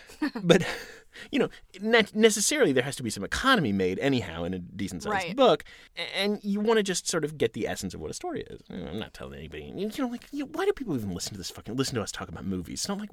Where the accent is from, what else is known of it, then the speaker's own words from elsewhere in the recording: North Carolina, United States; who moved to my home state of North Carolina